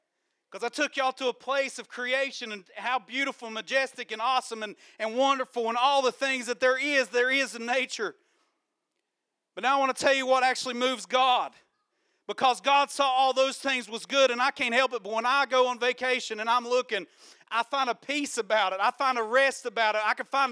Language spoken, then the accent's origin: English; West Virginia, United States; And I'm looking at this water, and I'm from West Virginia, and when I see rocks in the water, I'm not jumping.